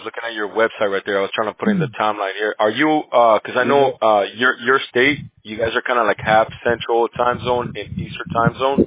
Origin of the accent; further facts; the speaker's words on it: California, United States; Where I'm from, I'm from California. Yeah, we're in California.